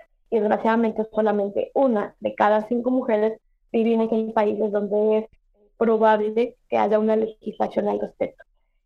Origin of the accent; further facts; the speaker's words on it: Mexico; en mi país, en México